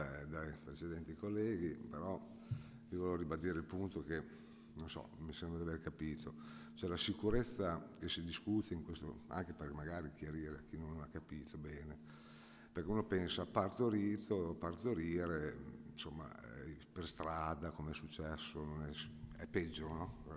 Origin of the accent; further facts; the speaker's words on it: Vergato, Emilia-Romagna, Italy; born there; Io sono nato a Vergato, una volta il centro era Vergato dove si nasceva, non era Porretta.